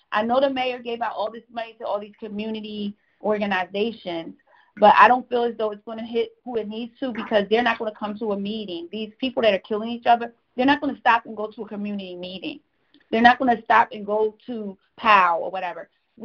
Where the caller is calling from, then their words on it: Oakland, California, United States; I'm calling from Oakland, the Northwest.